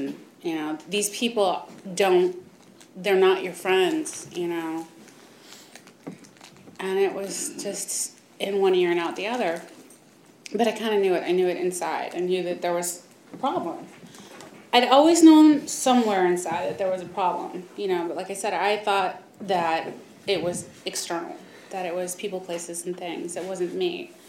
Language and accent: English; Wisconsin, United States; also born or lived in Stanford, California; now in California, United States; I was raised in Wisconsin, although I was born down at Stanford, so I'm a California native, and I did eventually come back here.